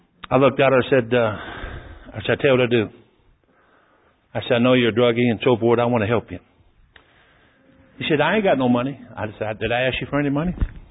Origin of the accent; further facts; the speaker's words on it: Detroit, Michigan, United States; Well, Brother Jack, the door's locked. I'm from Detroit. I'll get in there.